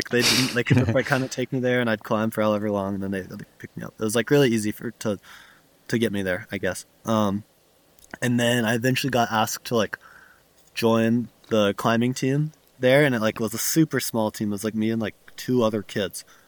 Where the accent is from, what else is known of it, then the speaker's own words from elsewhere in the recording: Chattanooga, Tennessee, United States; like I'm from Chattanooga, Tennessee, which is like there's actually like phenomenal climbing there as well. So I like, you know, grew up super close to like phenomenal outdoor climbing